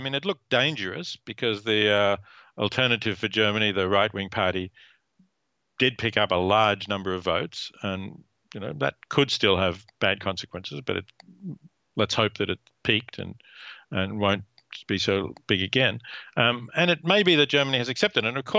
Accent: Australia; born there; I was born in Australia, when it was a very white Anglo-Saxon or Anglo-Celtic nation, very dominated by people from the British Isles.

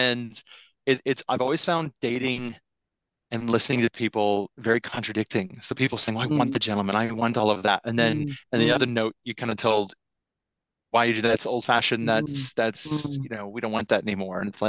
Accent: Midwest, United States; my family growing up in the Midwest, the Bible Belt, cows, corn, Trump, that kind of place.

